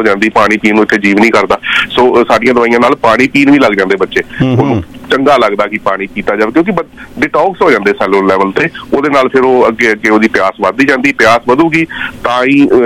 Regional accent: Punjab, India; ਮੈਂ ਪਿੰਡ ਤੋਂ ਆਇਆ, ਮਜੀਠੇ ਲੱਗ ਪਿੰਡ ਆ

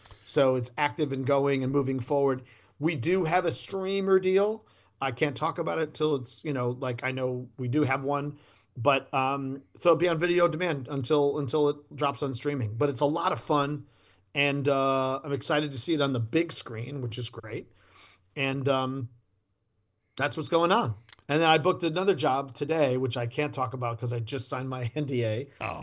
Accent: New Orleans, Louisiana, United States; shoots in my hometown in New Orleans

